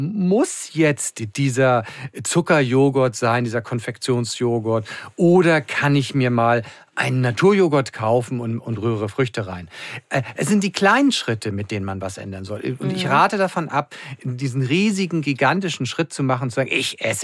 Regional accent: Hamburg, Germany; Ich bin ja Hamburger hier und ich bin ja täglich in Hamburg insofern.

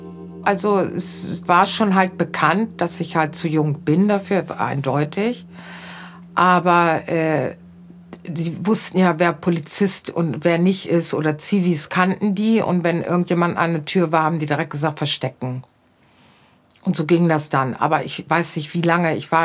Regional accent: Bremen, Germany; Gebürtig komme ich aus Bremen.

